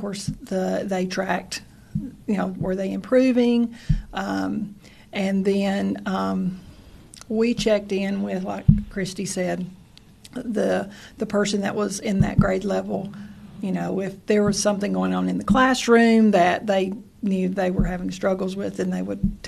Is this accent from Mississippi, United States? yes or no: no; Aurora, Colorado, United States; born there; Well, I was actually born in Aurora, Colorado. My dad was in the Air Force. My parents were both from Clay County.